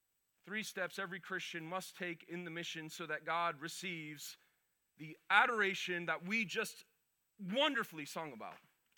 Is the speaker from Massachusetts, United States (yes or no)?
yes; Lowell, Massachusetts, United States; I grew up in Lowell. We had like a tenth of an acre of property growing up in that city.